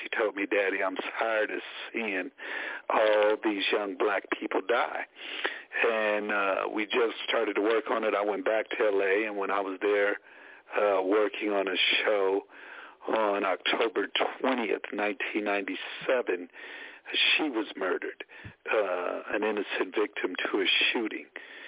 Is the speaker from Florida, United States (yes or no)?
no; Oakland, California, United States; I'm from Oakland, California. I grew up as a small child in the 60s and the 70s at the height of the Black Consciousness Movement.